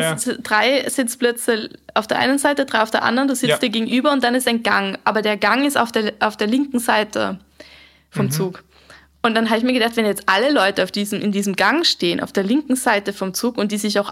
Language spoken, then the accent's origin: German; Austria; born or raised there